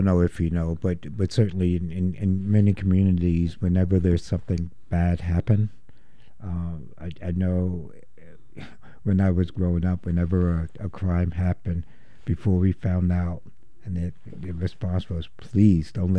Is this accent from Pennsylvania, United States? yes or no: no; Chicago, Illinois, United States; I was born and raised in Chicago.